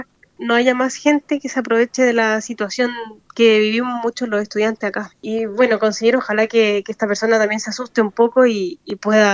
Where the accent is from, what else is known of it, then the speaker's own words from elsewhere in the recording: Chile; yo soy de Chile